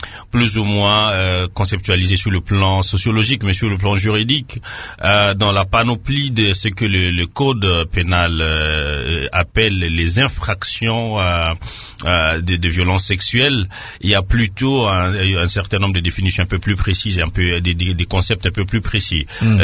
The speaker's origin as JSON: {"language": "French", "town": "Bunia", "region": "Ituri", "country": "DR Congo", "said": "c'est des cas qui sont arrivés ici chez nous à Bounia et en tout cas dans la partie est de la République démocratique du Congo"}